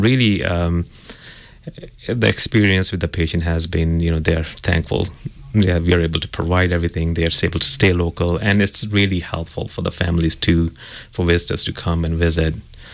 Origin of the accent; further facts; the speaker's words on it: Manchester, North West England, United Kingdom; moved away as an adult; now in Oklahoma City, United States; I grew up in England, Manchester. Did my medicine there, and then I came to Oklahoma City to do my training here.